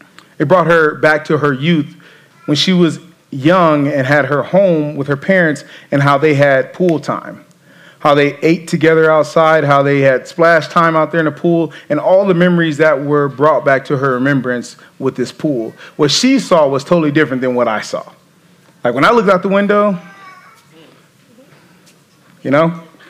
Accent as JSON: {"language": "English", "town": "Los Angeles", "region": "California", "country": "United States", "tie": "born or raised there", "said": "When I grew up in Los Angeles, it's 80 degrees."}